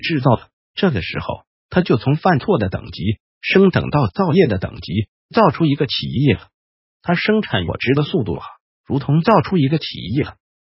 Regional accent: Taiwan; 你看看我们台湾人一修道就得大肠癌，这没得救的，伤寒论帮不了的。

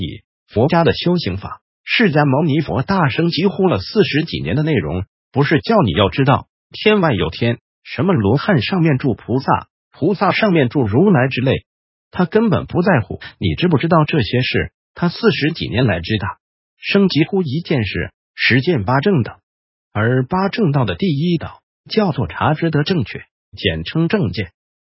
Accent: Taiwan

